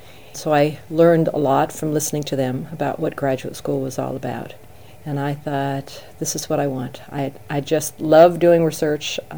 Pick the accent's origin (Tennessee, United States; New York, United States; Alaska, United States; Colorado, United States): Colorado, United States; Denver; Yes, I grew up in Denver. It was a great place to grow up.